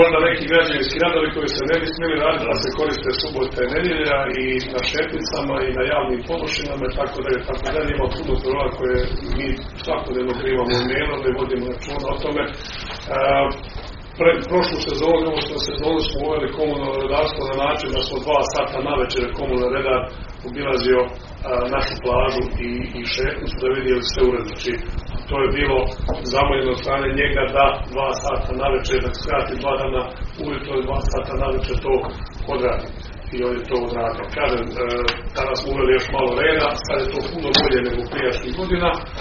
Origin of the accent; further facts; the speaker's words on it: Croatia; pogotovo kod nas u Hrvatskoj